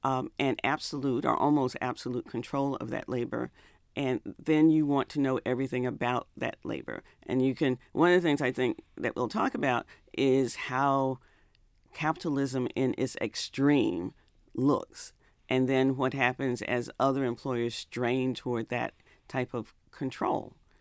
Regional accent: the South, United States; I'm from the South, so I can talk about evil

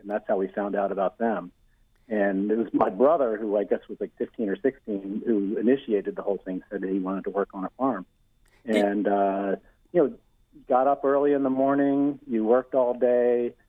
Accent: Linthicum, Maryland, United States; I grew up down in Linthicum, and I was lucky enough that our father was a school teacher, and so he got the summers off.

